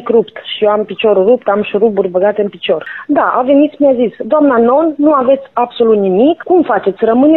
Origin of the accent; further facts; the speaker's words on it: Timișoara, Timiș County, Romania; Mă duc pentru că eu sunt din Timișoara, eu nu sunt din Târgu Jiu.